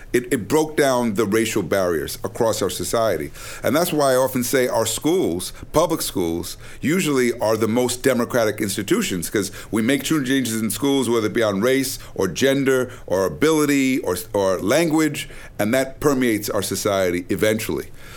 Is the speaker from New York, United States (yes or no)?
yes; Brooklyn, New York, United States; Very intimidating because I come from Brooklyn. I come from Brownsville, and neither of my parents graduated from high school.